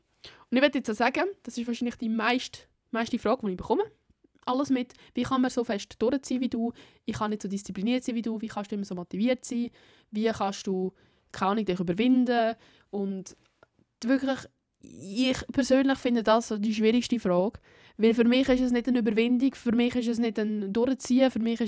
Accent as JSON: {"language": "German", "country": "Italy", "said": "weil ich halt in meinem natürlichen Habitat als Italienerin eigentlich sollte im Süden unten sein"}